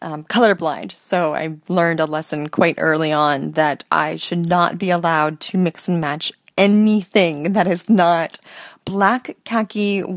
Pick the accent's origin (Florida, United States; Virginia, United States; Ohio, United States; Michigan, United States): Florida, United States; Clearwater; Where are you from? Well, I'm from Clearwater, Florida, born and raised.